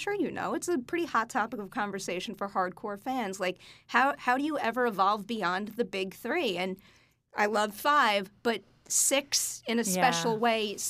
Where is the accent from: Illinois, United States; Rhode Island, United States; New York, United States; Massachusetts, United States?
New York, United States; I'm a New Yorker, too.